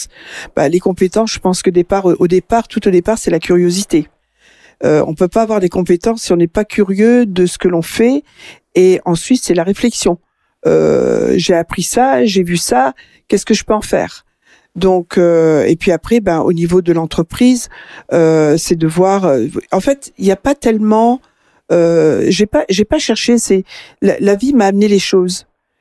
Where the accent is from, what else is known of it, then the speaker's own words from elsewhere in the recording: Grand Est, France; Ben voilà, on va parler de la Lorraine. Je venais de la Lorraine.